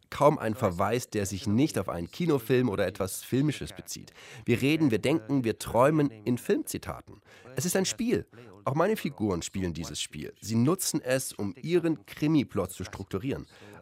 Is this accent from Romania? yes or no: yes; Romania; Ich könnte es mir ja einfach machen und sagen, ich komme aus Rumänien